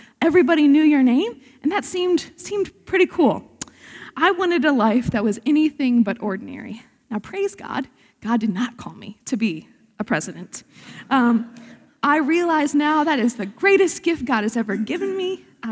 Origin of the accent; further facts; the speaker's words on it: Virginia, United States; So I grew up just outside of Richmond, Virginia, and it's a big art area.